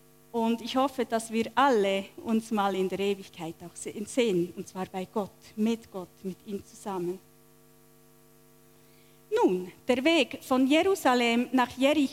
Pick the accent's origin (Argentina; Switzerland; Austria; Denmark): Switzerland; now in Germany; Wie gesagt, ich werde 46. Es ist nicht zu überhören, dass ich nicht aus Deutschland komme. Ich bin Schweizerin und ich bin seit Januar 15 lebe ich in Deutschland